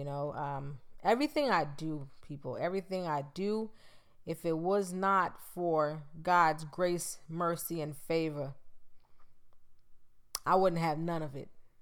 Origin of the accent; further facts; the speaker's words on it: Bahamas; But that was in the 90s growing up in the Bahamas.